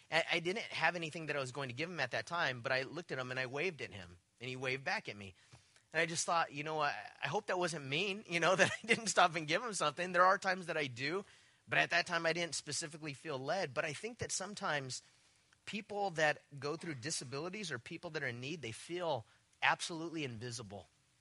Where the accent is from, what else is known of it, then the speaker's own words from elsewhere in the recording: West Covina, California, United States; Okay, I grew up in West Covina.